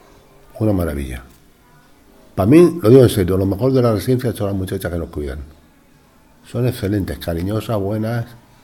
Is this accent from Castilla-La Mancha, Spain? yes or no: no; Madrid, Community of Madrid, Spain; now in Monesterio, Spain; yo desde que nací he vivido en Madrid, junto con mi madre y mi padre, y mis hermanos. Lo que pasa es que nosotros vinimos aquí a Monesterio, vinimos más tarde, pero a Extremadura vinimos en el 2015